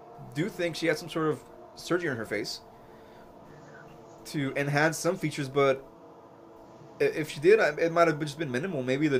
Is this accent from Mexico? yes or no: yes; Mexico; growing up in Mexico, this isn't, like, a shock to me